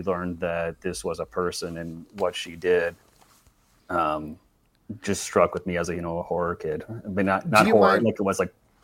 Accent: Indiana, United States; I'm from Northwest Indiana, and there's a museum that has an exhibit dedicated to the story, to the case.

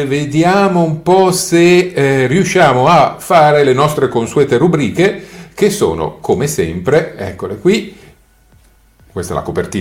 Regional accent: Turin, Piedmont, Italy; una torinese come me

